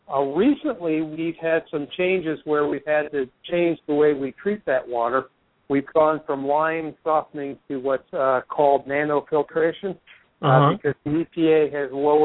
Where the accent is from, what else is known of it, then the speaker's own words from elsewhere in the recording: Florida, United States; now in South Florida, United States; I'm from North Florida.